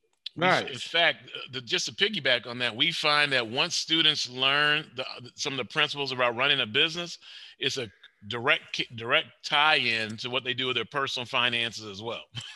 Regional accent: Waukegan, Illinois, United States; I'm from Waukegan. I grew up in Waukegan.

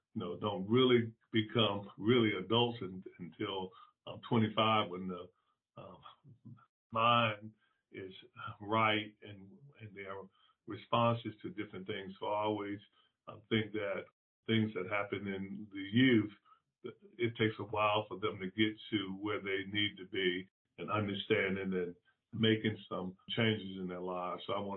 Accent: Newport News, Virginia, United States; I grew up in New Paneuse, Virginia, and a lot of folks helped me.

